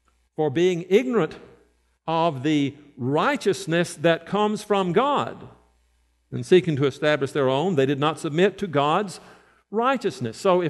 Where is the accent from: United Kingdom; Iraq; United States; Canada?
United States; Brandon, Mississippi; If I were to say, I'm going to my hometown, Brandon, Mississippi.